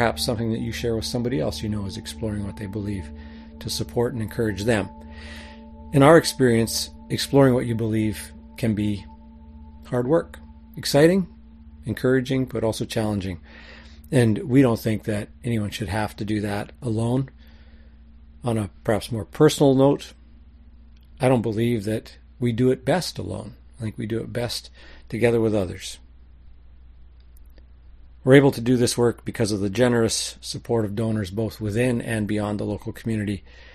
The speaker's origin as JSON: {"language": "English", "country": "Canada", "said": "As a Canadian, I've spent a fair bit of time in our own majestic mountains"}